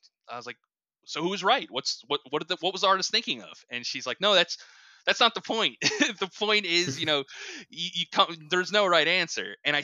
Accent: Philadelphia, Pennsylvania, United States; I have blue collar roots. I'm from Philly. My grandparents owned a bakery in Center City, Philadelphia.

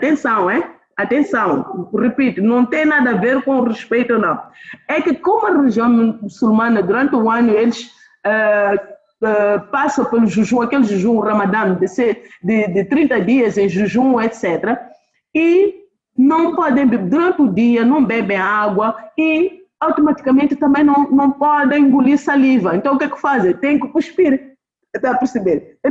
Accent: Mozambique; Do lugar onde eu venho, do sul de Moçambique, quer dizer, se alguém me faz isso, é um insulto muito grande.

